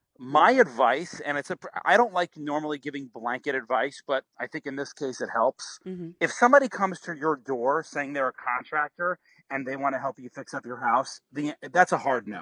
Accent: Long Island, New York, United States; I grew up in Long Island in New York

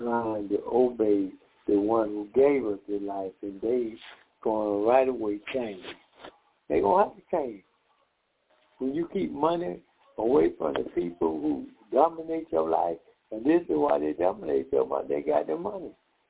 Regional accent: Decatur, Georgia, United States; We are from Decatur, Georgia.

